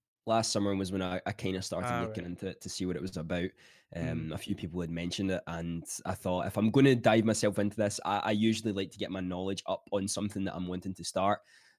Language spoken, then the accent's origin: English; Scotland, United Kingdom; I'm a Scottish content creator, and I try to spread as much positivity as I possibly can all across social media.